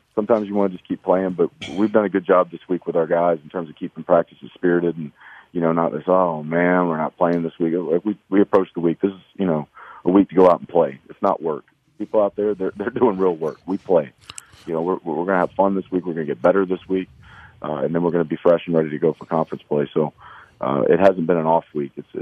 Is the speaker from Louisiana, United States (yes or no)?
yes; Baton Rouge, Louisiana, United States; I mean, I grew up in Baton Rouge. I grew up an SEC guy.